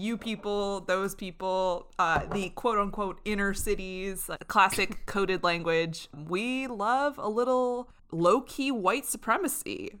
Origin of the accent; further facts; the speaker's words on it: Phoenix, Arizona, United States; When I was growing up in Phoenix, we had something called Peter Piper Pizza.